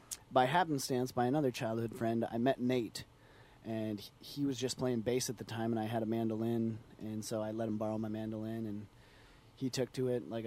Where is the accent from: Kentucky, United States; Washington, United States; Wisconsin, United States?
Wisconsin, United States; Superior; I grew up out on the Black River, right by Patterson Park, right outside of Superior